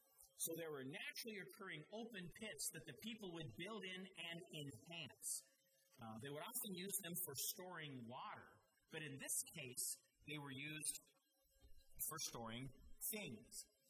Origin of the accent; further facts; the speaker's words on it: Colorado, United States; So I grew up in Colorado, where there's a lot of caves, naturally occurring caves.